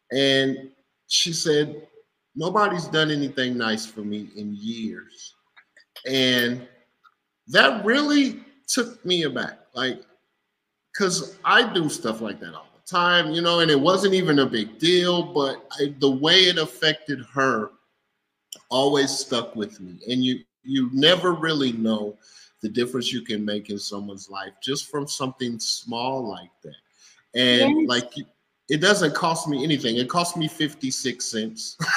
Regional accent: Kansas, United States; I'm from Kansas and you know, Midwest, you know, we're very nice and you know, in comparison to being in Manhattan, getting off the train

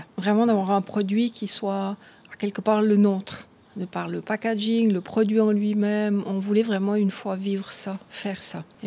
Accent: Valais, Switzerland; Je suis valaisanne, mais ça fait trop tôt que je suis sur le canton de Vaud.

